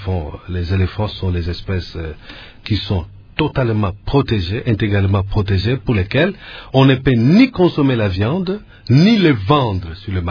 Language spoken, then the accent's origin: French; DR Congo